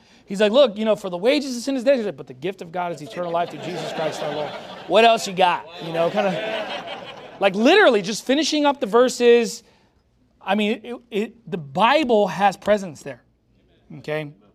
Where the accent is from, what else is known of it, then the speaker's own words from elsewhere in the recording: Long Beach, California, United States; Now, I come from Long Beach, California.